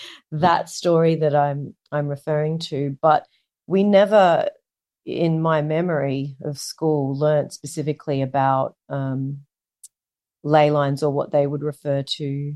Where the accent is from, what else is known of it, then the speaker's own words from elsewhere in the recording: Darwin, Northern Territory, Australia; Yeah, so I grew up in Darwin, and we, you know, just at my school, I went to school with a lot of Aboriginal or Indigenous kids.